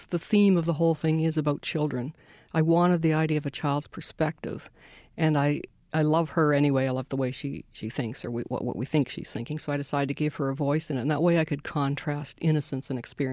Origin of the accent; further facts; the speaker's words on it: Moncton, New Brunswick, Canada; also born or lived in Halifax; I was born in Halifax, brought up in Moncton, and I went to a Catholic school.